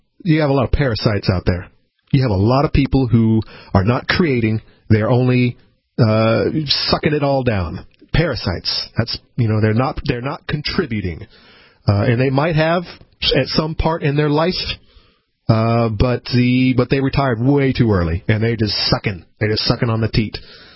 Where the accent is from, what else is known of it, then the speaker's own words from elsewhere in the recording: Florida, United States; Growing up in Florida and bitten by thousands of mosquitoes, and look at me, I'm doing just fine.